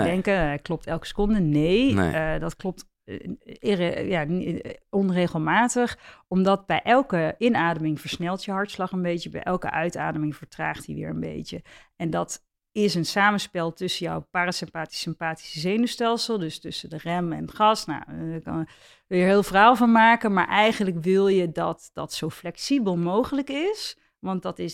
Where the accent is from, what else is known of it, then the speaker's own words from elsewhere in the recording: North Brabant, Netherlands; ik kom uit Brabant.